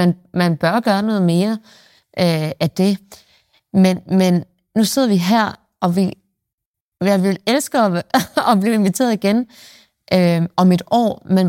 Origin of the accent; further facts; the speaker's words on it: Jutland, Denmark; Jeg er fra Jylland.